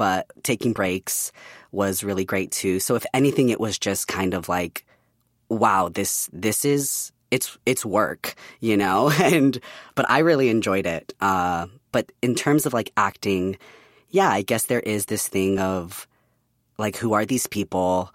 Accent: San Francisco, California, United States; We're Bay Area twins. I grew up in San Francisco area.

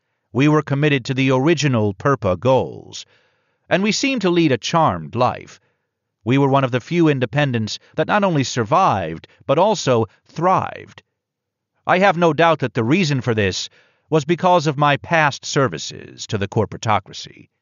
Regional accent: New Hampshire, United States; held in Bretton Woods, New Hampshire, my home state.

